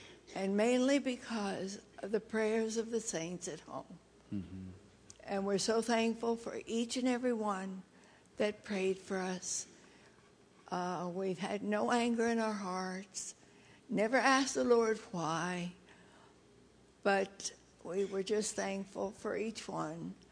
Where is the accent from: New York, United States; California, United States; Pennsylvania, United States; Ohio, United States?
New York, United States; Brooklyn; I grew up in Brooklyn, New York.